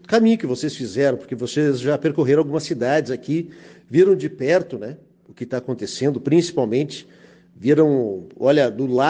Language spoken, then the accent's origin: Portuguese; Rio Grande do Sul, Brazil; como gaúcho